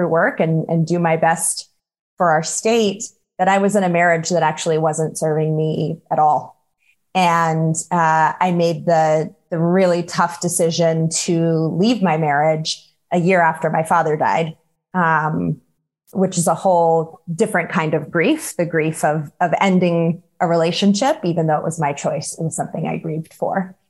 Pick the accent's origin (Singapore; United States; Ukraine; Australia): United States; North Carolina; spent a few years in your part of the country and then came home to North Carolina, my home state, to serve in our state government here.